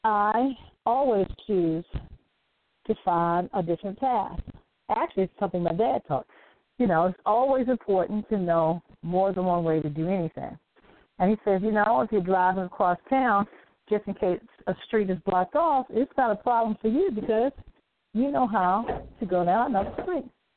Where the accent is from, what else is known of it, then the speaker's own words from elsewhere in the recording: Baltimore, Maryland, United States; being African-American, growing up in Baltimore City. There may be some different slangs and things that I use.